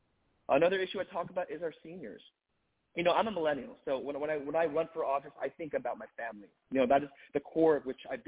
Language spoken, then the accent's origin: English; Los Angeles, California, United States; I'm running to represent, you know, the very community where I was born and raised here in Koreatown.